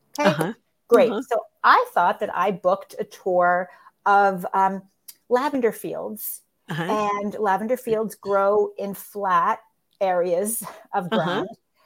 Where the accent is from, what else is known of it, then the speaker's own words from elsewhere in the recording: New York, United States; I am from New York originally, because no matter where else I've lived around the country or around the world, once a New Yorker, always a New Yorker.